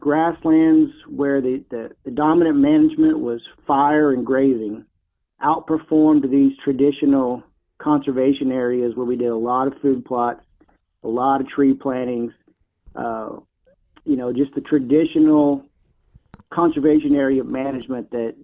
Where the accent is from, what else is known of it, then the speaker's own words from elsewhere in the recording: Neosho, Missouri, United States; I was raised in Neosho, and I always thought the department had a world-class outfit.